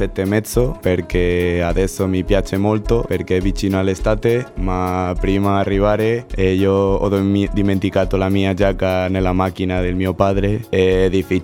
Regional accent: Toledo, Castilla-La Mancha, Spain; Italian is a second language; moved away as an adult; also born or lived in Madrid; now in Cagliari, Italy; Vengo dalla Spagna, di Toledo, ma sono nato in Madrid e abito in un paese vicino a Toledo, che è Nambroca.

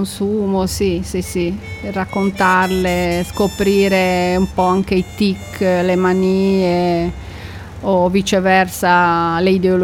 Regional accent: Liguria, Italy; born there; siamo davanti alla mia regione natale, che è la Liguria

